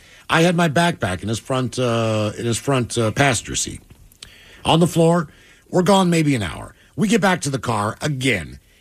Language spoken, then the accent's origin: English; East Coast, United States; And when I grew up on the East Coast, it's not that it didn't happen.